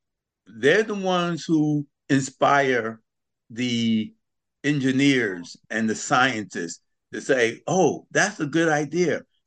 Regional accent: Bronx, New York, United States; I grew up in the South Bronx, so I know quite a bit about, you know, fighting to survive.

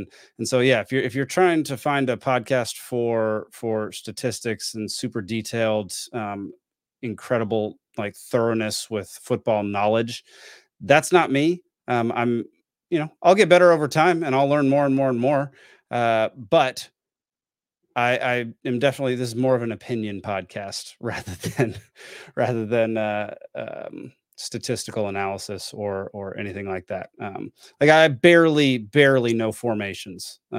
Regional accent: Texas, United States; I'm from Texas.

